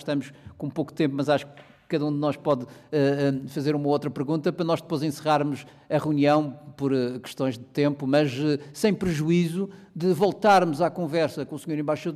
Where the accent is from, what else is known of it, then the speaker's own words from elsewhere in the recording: Cape Verde; Os cabo-verdianos cumprem um conjunto de requisitos que são absolutamente importantes para poder, de alguma forma, ajudar o país, o nosso país, a resolver esse problema